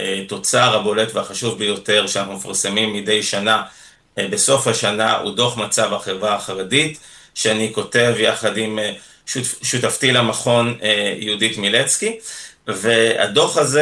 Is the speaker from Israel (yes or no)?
yes; Ruhama, Southern District, Israel; אני גדלתי בקיבוץ רוחמה, שם אני מתגורר גם היום, כחבר קיבוץ ובן חוזר, וגדלתי בקהילה של לינה משותפת, קיבוץ שיתופי.